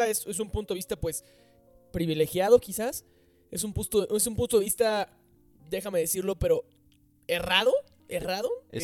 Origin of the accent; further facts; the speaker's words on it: Mexico; Y no porque como mexicano, yo sé que pues quizás no nos beneficia, pero yo no pienso como mexicano.